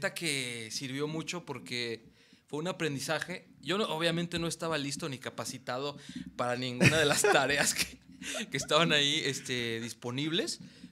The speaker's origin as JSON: {"language": "Spanish", "town": "Celaya", "region": "Guanajuato", "country": "Mexico", "tie": "born there", "said": "Hermano, sí, yo nací en Celaya."}